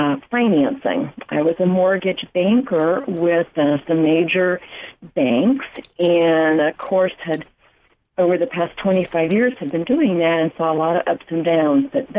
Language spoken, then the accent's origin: English; Ohio, United States; also born or lived in Florida; now in Asheville, United States; I'm originally from Ohio. I'm a Buckeye.